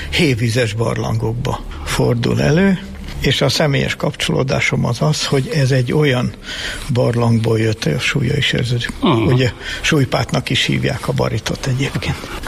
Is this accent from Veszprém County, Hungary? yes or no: no; Budapest, Hungary; én zuglói gyerek vagyok